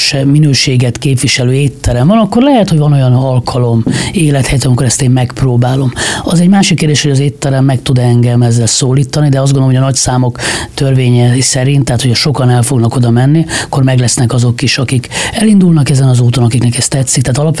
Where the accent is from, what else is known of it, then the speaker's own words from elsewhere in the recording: Hungary; mert én vidéki fiú vagyok, de nyugodtan mondhatom, most is vidéken élek, tehát a vidéki ember nem eszik ma Magyarországon étteremben sokat.